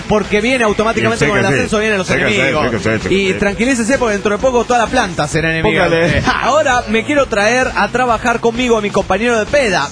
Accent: Buenos Aires, Argentina; Es decir que he nacido, vivido, me he criado en la capital de Buenos Aires.

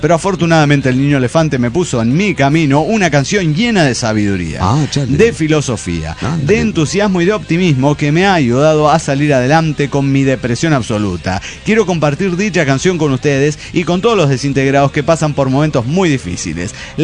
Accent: Veracruz, Mexico; de Veracruz, México.

